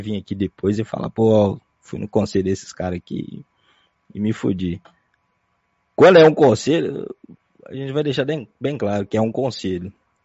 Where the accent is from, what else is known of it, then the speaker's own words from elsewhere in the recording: Minas Gerais, Brazil; Não, mas pra gente que é mineiro aqui, se você termina com NH